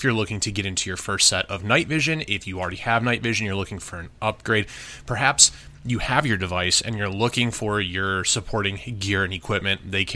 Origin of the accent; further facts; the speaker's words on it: United States; Because I'm an American.